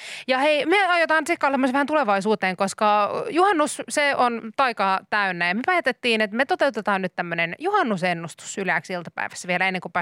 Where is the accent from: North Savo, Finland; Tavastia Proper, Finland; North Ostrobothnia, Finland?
North Savo, Finland; Kuopio; mä oon kotoisin Kuopiosta, jossa siis Kups pelaa